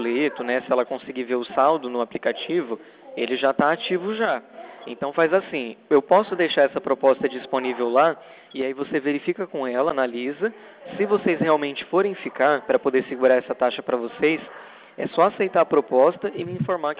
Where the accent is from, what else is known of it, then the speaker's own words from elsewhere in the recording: Araçatuba, São Paulo, Brazil; eu sou aqui de Araçatuba